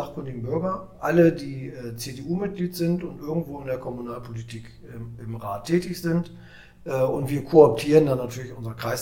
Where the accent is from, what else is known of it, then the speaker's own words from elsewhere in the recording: Germany; now in Ochtrup, Germany; Ja, ich habe gar nicht in Ochtrup angefangen, sondern da, wo ich herkomme, in der Nähe von Bremen.